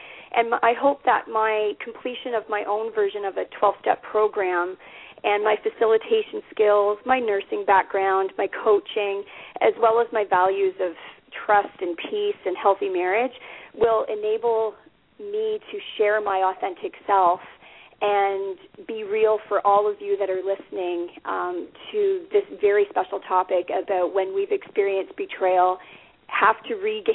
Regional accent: Ontario, Canada; accent: Canadian; I'm in beautiful southern Ontario, just across the border from New York State. So I'm Canadian, and you may pick that up on some of my accents or my words.

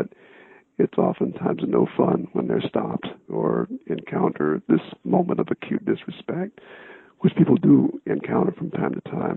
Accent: Mississippi, United States; born there; I was born in the Mississippi Delta during the war on a former plantation, and my grandmother was the midwife when I was born.

